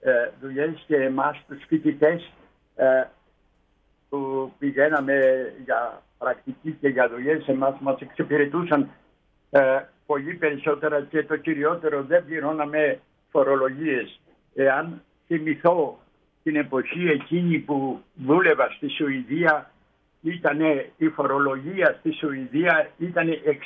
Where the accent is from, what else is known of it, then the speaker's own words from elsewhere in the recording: Styra, Central Greece, Greece; also born or lived in Amfissa; Αλλά εγώ γεννήθηκα στην Εύβοια. Τα στήρα Ευβίας, εκεί υπηρετούσε ο πατέρας μου τότε δημόσιος υπάλληλος, ήταν δασονόμος και υπηρετούσε στην Εύβοια κοντά στην Κάριστο. Και εκεί γεννήθηκα